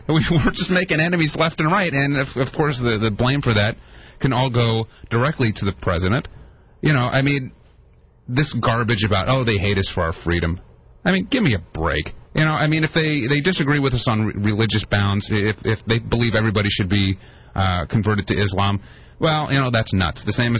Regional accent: Dayton, Ohio, United States; I grew up in Dayton, Ohio, which there's Wright-Patterson Air Force Base, which is a huge air force base, and also a Monsanto lab there, and they build warheads.

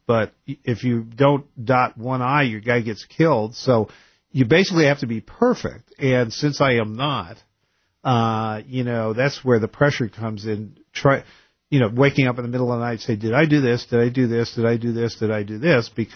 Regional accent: New York, United States; also born or lived in Portland, Oregon; Yeah, I grew up in New York, but I lived in Portland, Oregon for...

